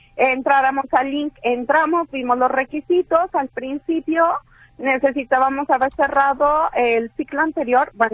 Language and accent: Spanish; Tepatitlán, Jalisco, Mexico; yo soy de Tepatitlán, lo hicieron de los ganadores que vamos desde aquí, desde Tepatitlán